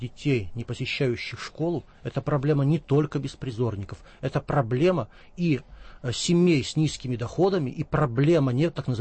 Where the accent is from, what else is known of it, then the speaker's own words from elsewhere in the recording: Omsk, Omsk Oblast, Russia; Вот я дружу в моем родном городе Омске с замечательной организацией